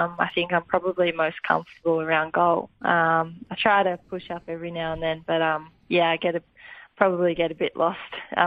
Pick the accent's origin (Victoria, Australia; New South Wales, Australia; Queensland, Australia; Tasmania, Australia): Victoria, Australia; Wangaratta; I grew up in Wang, and I've got two brothers